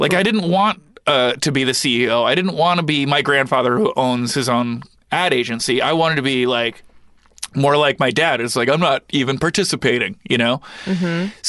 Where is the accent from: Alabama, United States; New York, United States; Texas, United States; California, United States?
California, United States; San Francisco; so I grew up in San Francisco